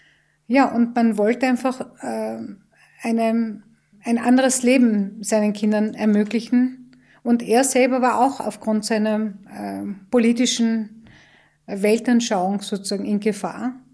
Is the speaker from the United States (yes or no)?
no; Tyrol, Austria; Heimat ist für mich der Ort, wo ich meine Kindheitserinnerungen habe und das ist für mich definitiv Tirol.